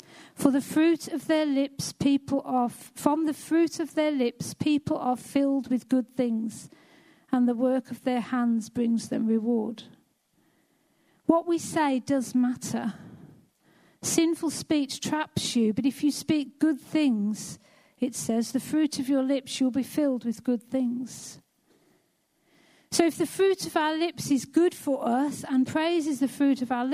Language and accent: English; United Kingdom; that doesn't get us off the hook just because we're British.